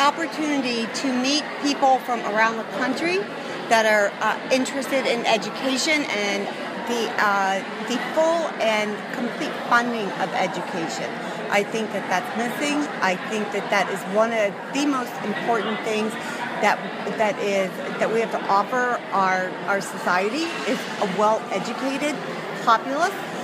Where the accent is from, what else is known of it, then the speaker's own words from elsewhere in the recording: Boulder, Colorado, United States; I'm from Boulder, Colorado. I attend Front Range Community College, and I'm studying political science.